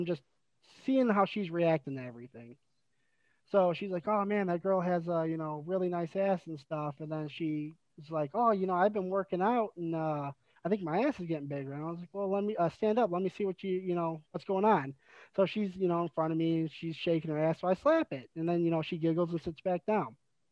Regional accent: Michigan, United States; I'm from Michigan. So, we get off on 8 Mile.

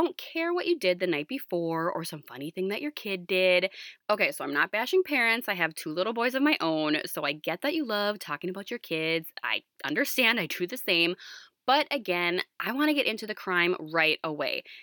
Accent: Minnesota, United States; we are from Minnesota, so we're going to be discussing a Minnesota murder each week through the month of September.

